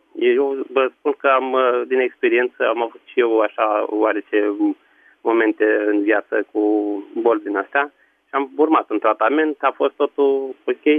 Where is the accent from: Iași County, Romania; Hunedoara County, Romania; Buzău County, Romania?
Buzău County, Romania; Buzău; Nu, sunt de la Buzău.